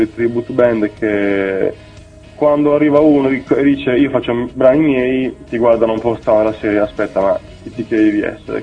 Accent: Sardinia, Italy; Io vengo dalla Sardegna, quindi diciamo isolano, diciamo che entro il mare, quindi io spessissimo, quasi tutti i fine settimana, suono nei locali della mia zona

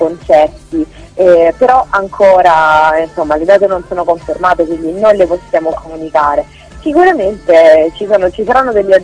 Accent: Apulia, Italy; sono salentina, vivo a Porto Cesareo, in provincia di Lecce

